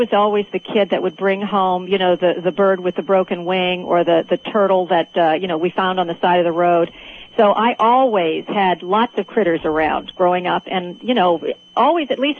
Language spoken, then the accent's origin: English; Alexandria, Virginia, United States; I did one of our very first books about actually my hometown of Alexandria, Virginia.